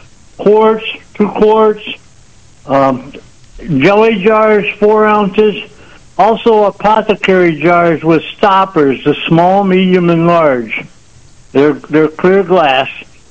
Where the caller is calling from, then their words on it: Wyoming, United States; I'm calling from Wyoming, Jimmy.